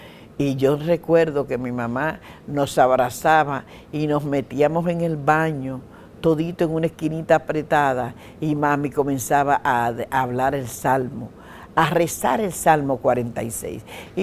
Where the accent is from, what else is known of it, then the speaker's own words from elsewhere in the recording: Dominican Republic; Eso me pasaba a mí cuando yo vivía en la República Dominicana, porque ustedes saben que yo soy dominicana.